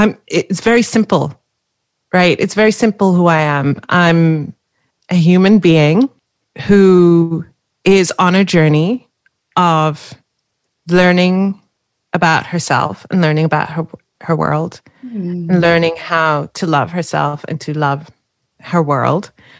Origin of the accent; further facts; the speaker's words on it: Wales, United Kingdom; accent: Welsh; I'm Welsh. I've got a Welsh accent.